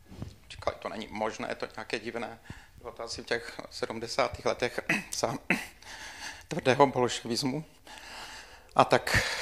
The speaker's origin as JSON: {"language": "Czech", "country": "Slovakia", "said": "Abyste mě pochopili, tak já pocházím ze Slovenska"}